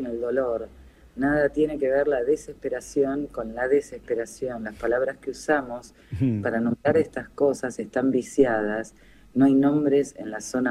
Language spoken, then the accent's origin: Spanish; Brazil; yo de chica me crié en Brasil, en un liceo francés, entonces yo no tenía ningún libro a mano que estuviera escrito en castellano.